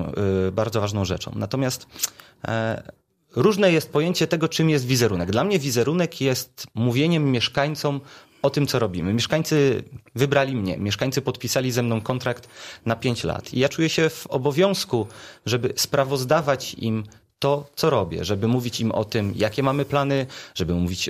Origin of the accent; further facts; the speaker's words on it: Świebodzin, Lubusz Voivodeship, Poland; ja dalej jestem zwykłym chłopakiem ze Świebodzina